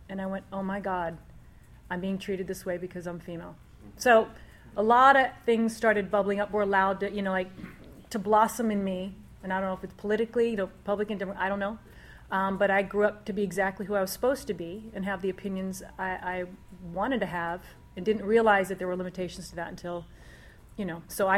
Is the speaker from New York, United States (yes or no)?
no; Arlington, Virginia, United States; also born or lived in Washington, D.C.; I mean, I was raised in Washington, D.C., Arlington, Virginia, born in D.C., and raised in a household where one was Republican, one was Democratic.